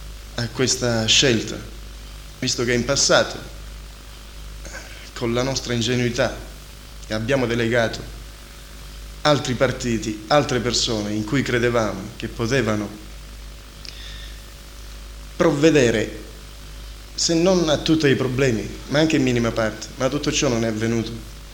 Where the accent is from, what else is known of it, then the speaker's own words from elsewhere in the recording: Bagnara Calabra, Calabria, Italy; tutti noi siamo bagnaresi, apparteniamo, siamo di Marinella, però apparteniamo a Bagnara.